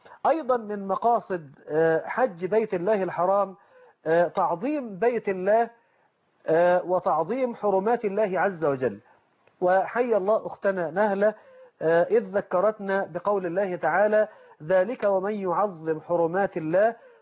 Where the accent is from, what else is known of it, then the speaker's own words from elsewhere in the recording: Mansoura, Dakahlia, Egypt; أن رجلا من مدينة المنصورة من مدينتي